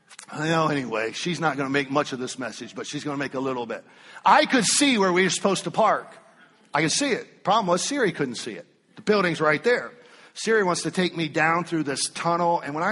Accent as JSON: {"language": "English", "region": "Florida", "country": "United States", "said": "Yes, we are. We're from Florida."}